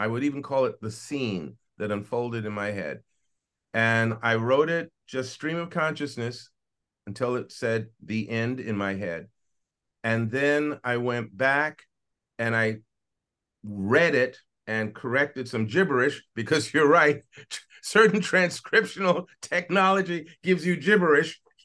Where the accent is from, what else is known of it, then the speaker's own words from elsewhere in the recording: North Carolina, United States; born there; now in New York City, United States; I was born in North Carolina, where my family is from, in a small little town on the southwest coast near the water.